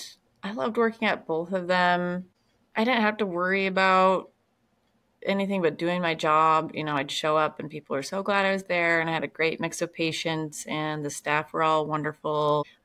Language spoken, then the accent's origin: English; Illinois, United States; And Illinois, and everyone thinks I'm from Chicago. Like, no, not actually Chicago.